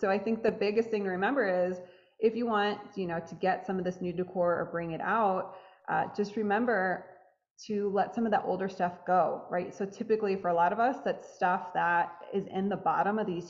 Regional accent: Midwest, United States; So we live in North Carolina. So we kind of have four true seasons. I'm from the Midwest originally.

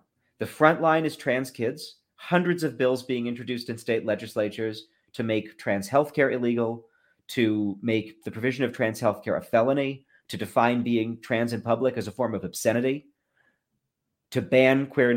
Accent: Massachusetts, United States; Because I think, so I grew up in Massachusetts.

